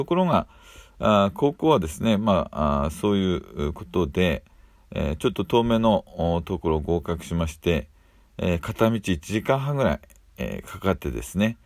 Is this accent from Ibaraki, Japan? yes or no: yes; Ibaraki, Japan; 私は茨城県の片田舎で育ちました。